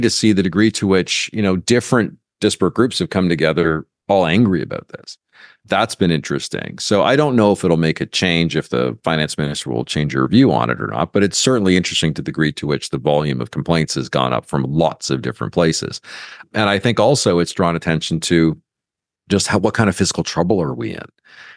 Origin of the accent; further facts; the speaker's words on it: Canada; As a Canadian